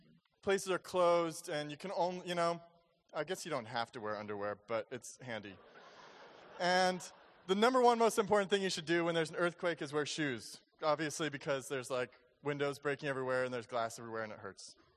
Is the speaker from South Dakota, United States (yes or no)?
no; Seattle, Washington, United States; now in New York, United States; So I'm from Seattle before I lived in New York, and so I've been in a few earthquakes.